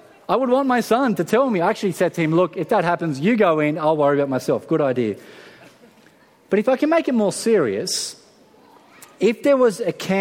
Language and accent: English; France; I'm French. I was born in France.